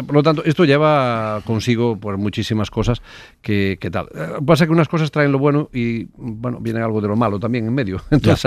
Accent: Galicia, Spain; yo soy, como saben, gallego y tengo muchas... centenares de familiares y de amigos en Venezuela

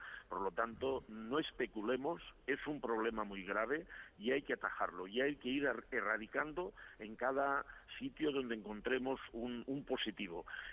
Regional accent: Valencian Community, Spain; Yo soy de Castellón, él también, él es de Almazora, yo soy de la zona norte del Maestrazgo.

